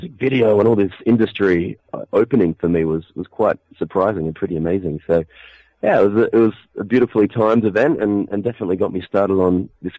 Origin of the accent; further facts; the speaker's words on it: Adelaide, South Australia, Australia; now in Sydney, Australia; It was when I was planning to relocate to Sydney anyway from my hometown of Adelaide